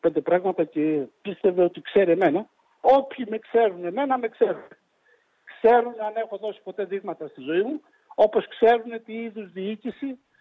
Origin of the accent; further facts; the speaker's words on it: Patras, Western Greece, Greece; Μεγάλωσα με στην Πάτρα.